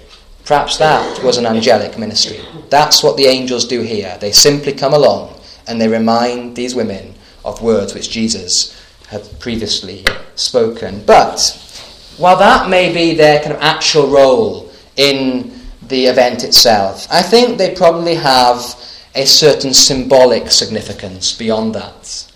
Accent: Thirsk, Yorkshire and the Humber, United Kingdom; When I was a boy growing up in Thirsk, at our local swimming pool

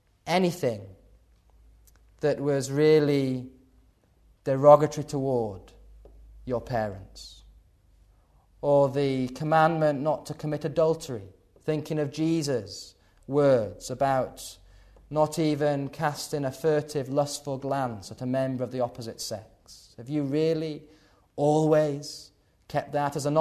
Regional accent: Yorkshire and the Humber, United Kingdom; I was brought up in the Vale of York

